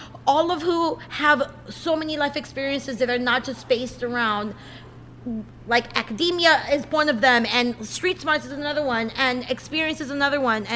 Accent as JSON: {"language": "English", "town": "New York City", "region": "New York", "country": "United States", "said": "I'm originally from New York City, and I fell into restaurants in New York City hard and fast and big the minute I could."}